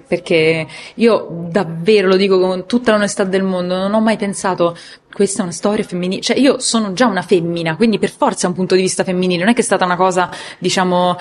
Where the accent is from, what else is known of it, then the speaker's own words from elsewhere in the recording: Rome, Lazio, Italy; io sono romana, quindi chiaramente conosco quella versione delle ragazze romana